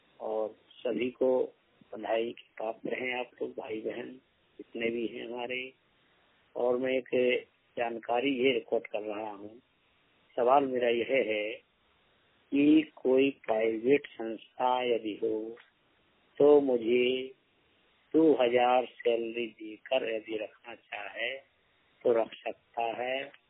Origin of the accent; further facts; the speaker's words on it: Uttar Pradesh, India; मैं जिला उत्तर प्रदेश यूपी का रहने वाला हूँ, जिला जालौन उत्तर प्रदेश यूपी से रहने वाला हूँ। मेरा बीएड कंप्लीट है।